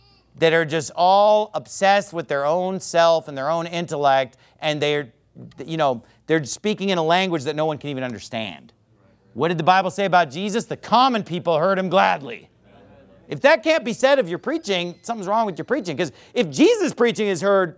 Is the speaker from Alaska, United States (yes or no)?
no; Sacramento, California, United States; I just want to make sure that my hometown is being reached. I don't care who's doing it. So I'm glad somebody's there running a soul-winning powerhouse in that town. And then that like, absolved me of all guilt of not going back to Sacramento